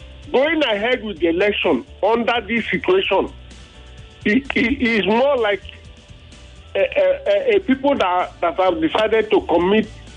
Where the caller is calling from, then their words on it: Maryland, United States; I'm calling from Mende, Maryland.